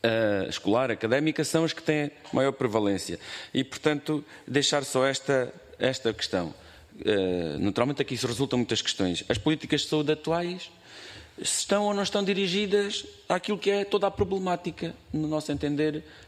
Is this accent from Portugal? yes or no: yes; Alentejo, Portugal; A região de onde eu venho, o Alentejo, a reforma média é de 300 euros.